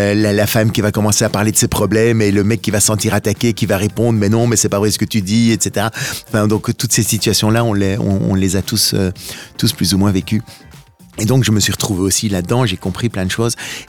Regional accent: Brussels, Brussels-Capital Region, Belgium; born there; j'ai étudié à Louvain, je suis né à Bruxelles, j'ai étudié à Louvain, mais j'ai travaillé à Liège pendant quelques années

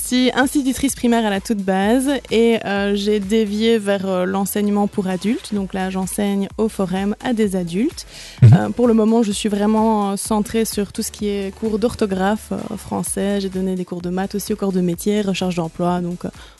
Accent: Liège, Wallonia, Belgium; now in Waremme, Belgium; Nous, on vient de Liège, on a beaucoup plus de concepts, etc.

